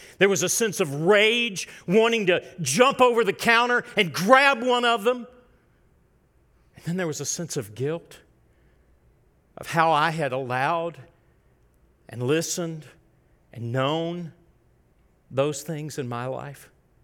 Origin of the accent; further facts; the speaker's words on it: Memphis, Tennessee, United States; I grew up in Memphis, Tennessee. On April the 4th of 1968, Martin Luther King was assassinated in my city.